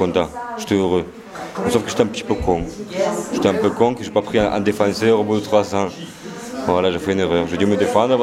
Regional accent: Moscow, Russia; French is a second language; Voilà, je suis né à Moscou le 23 septembre 1978. J'ai grandi normalement. Ma mère, c'est un docteur. Mon père, c'était un ingénieur. Et j'avais 4 sœurs.

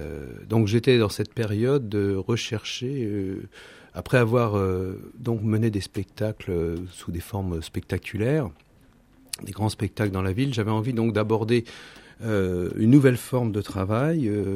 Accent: Brittany, France; alors que je suis breton

